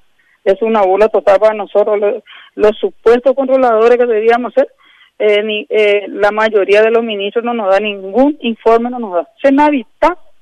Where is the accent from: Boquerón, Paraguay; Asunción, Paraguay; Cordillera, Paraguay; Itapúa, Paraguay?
Itapúa, Paraguay; San Pedro del Paraná; se hizo en mi pueblo San Pedro del Paraná.